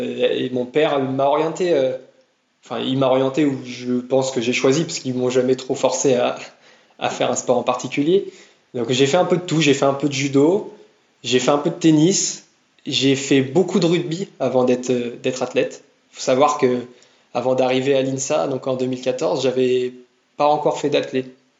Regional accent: Tours, Centre-Val de Loire, France; parce que moi je suis originaire de Tours

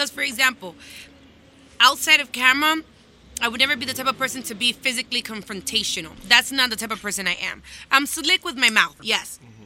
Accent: Miami, Florida, United States; because I was going, obviously, born and raised in Miami. My friends are American. My surrounding, my what I'm studying in school, my teachers. But at home, it was very Spanish, very Latin.

